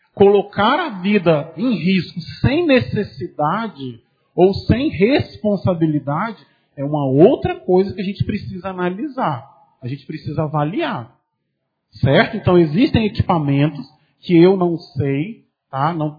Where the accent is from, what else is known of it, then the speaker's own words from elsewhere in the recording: Santo Afonso, Mato Grosso, Brazil; moved away as an adult; Eu saí de Santo Afonso quando eu tinha 19 anos, hoje eu tenho 34, mas eu me sinto sim pertencente àquela comunidade